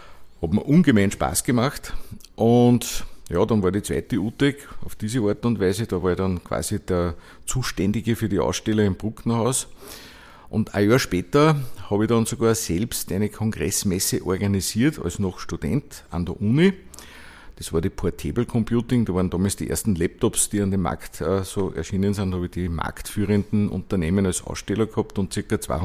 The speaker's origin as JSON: {"language": "German", "town": "Linz", "region": "Upper Austria", "country": "Austria", "tie": "born or raised there", "said": "ich bin ein Urlinzer, ich bin in Linz geboren, in Linz im Kindergarten und in die Schule gegangen, habe in Linz studiert"}